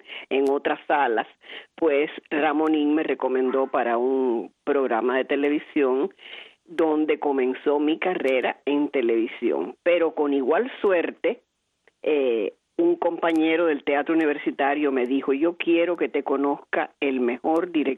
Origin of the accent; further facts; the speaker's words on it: Havana, Cuba; now in Miami, United States; Me quedé en Cuba para después prácticamente abandonar. Así yo salí de La Habana en el 1960, Cari, un día antes de la Navidad.